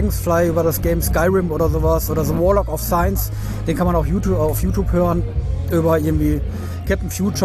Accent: Essen, North Rhine-Westphalia, Germany; Wir kommen aus Essen.

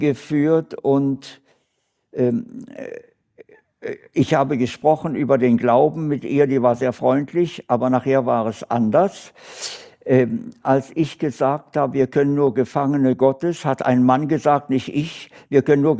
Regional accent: Berlin, Germany; dass ich in meine Heimatstadt mich versetzen lasse.

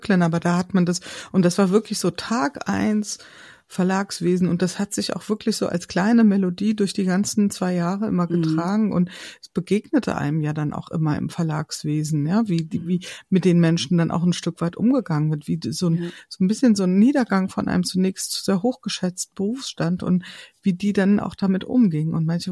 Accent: Hesse, Germany; Ich komme ja aus dem Hintertaunus, aus einem kleinen Dorf

